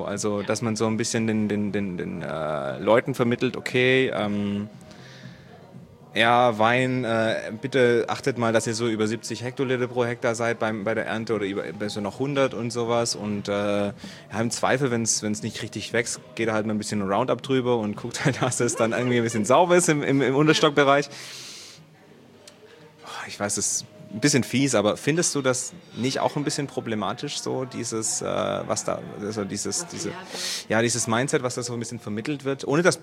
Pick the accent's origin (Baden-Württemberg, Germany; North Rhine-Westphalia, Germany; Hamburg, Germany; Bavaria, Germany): Baden-Württemberg, Germany; ich persönlich, ich bin aus dem Raum Stuttgart